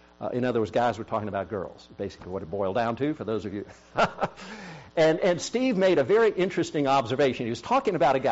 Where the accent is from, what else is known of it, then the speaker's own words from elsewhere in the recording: South Korea; I grew up in Korea, and in the 50s and 60s, during the harvest time, there was a lot of festivity that went on.